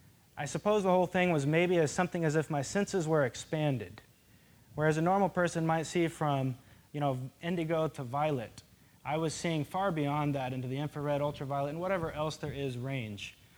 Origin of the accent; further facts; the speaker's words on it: Arkansas, United States; So, you know, I grew up in Arkansas, and I was just a regular kid.